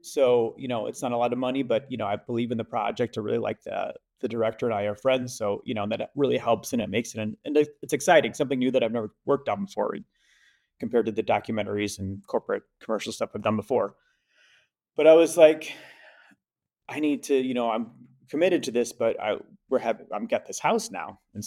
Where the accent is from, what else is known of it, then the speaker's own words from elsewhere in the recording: United States; moved away as an adult; now in Germany; So we live in Germany. We're obviously from the States, but we love it here a lot.